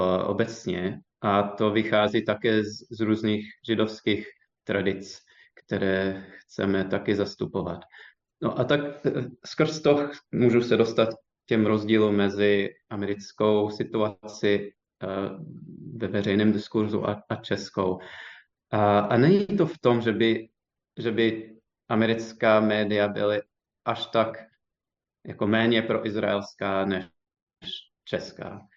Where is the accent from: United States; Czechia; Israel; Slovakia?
United States; který já jsem to vnímal, jako když jsem vyrostl ve Spojených státech